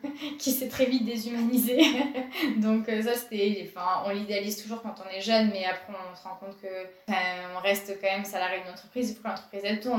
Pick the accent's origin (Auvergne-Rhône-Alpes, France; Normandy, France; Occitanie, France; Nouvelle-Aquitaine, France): Occitanie, France; Saint-Geniès; also born or lived in Montpellier; Je suis née à Montpellier, je suis arrivée à 3 jours à Saint-Geniès et je suis toujours à Saint-Geniès.